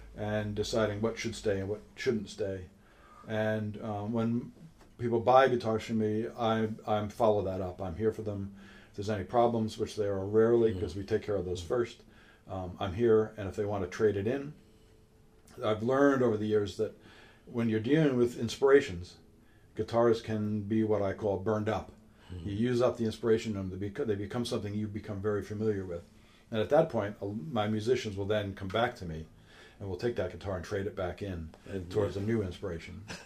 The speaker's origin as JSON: {"language": "English", "country": "United States", "lives_now": "United Kingdom", "said": "I don't drive in London. Being an American"}